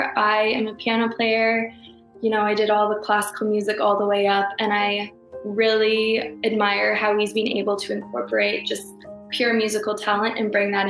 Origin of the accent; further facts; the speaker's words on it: Waterloo, Ontario, Canada; also born or lived in Toronto; now in Guelph, Canada; I grew up in Waterloo, Ontario, so not too far, actually.